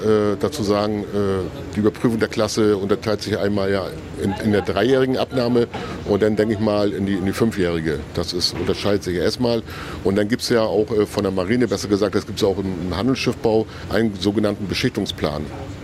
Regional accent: Stralsund, Mecklenburg-Vorpommern, Germany; Ja, also ich persönlich, ich bin ja gebürtiger Stralsunder

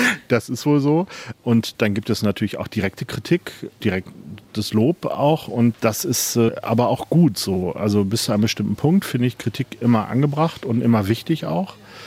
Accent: Gelsenkirchen, North Rhine-Westphalia, Germany; born there; now in Eutin, Germany; ich bin gebürtiger Gelsenkirchener

